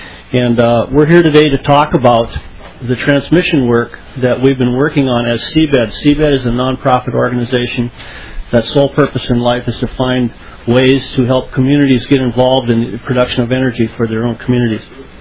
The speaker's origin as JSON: {"language": "English", "town": "Woodstock", "region": "Minnesota", "country": "United States", "said": "I'm from Woodstock, Minnesota."}